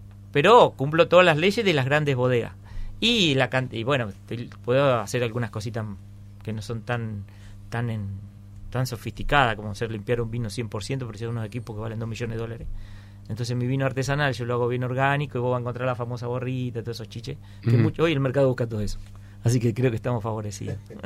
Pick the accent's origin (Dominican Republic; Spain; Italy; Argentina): Argentina; Santa Fe; now in Entre Ríos, Argentina; Mirá, yo vengo del sur de Santa Fe. Y cuando vine acá, después de unos tiempos me di cuenta.